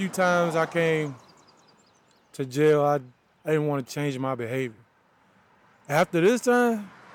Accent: Virginia, United States; See, I'm from Albemarle County, so sometimes it depends on the area we're in.

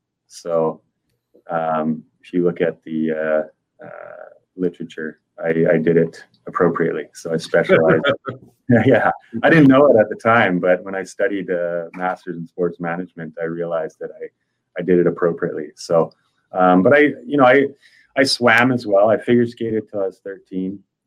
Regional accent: Sicamous, British Columbia, Canada; I grew up in Sicamous, BC, in the interior of British Columbia

